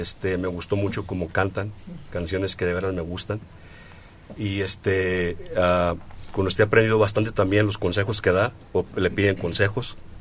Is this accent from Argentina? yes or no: no; San Antonio, Texas, United States; born there; now in Dallas, United States; Nací en San Antonio, mi familia está en San Antonio. Yo estoy en Dallas, Texas, ahí me retiré, me jubilé allí, pero sigo trabajando.